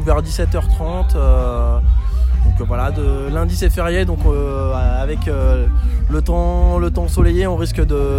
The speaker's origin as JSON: {"language": "French", "town": "Saint-Malo", "region": "Brittany", "country": "France", "said": "moi je suis de Saint-Malo, donc je suis de Bretagne."}